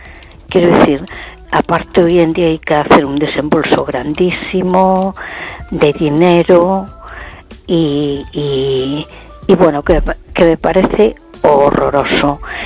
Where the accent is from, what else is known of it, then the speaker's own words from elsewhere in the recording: A Coruña, Galicia, Spain; de Coruña.